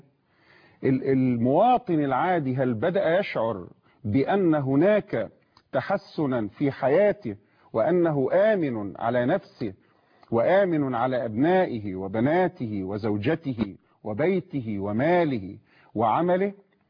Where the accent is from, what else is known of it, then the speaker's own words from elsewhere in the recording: Egypt; أنتم مصريين وإحنا كلنا مصريين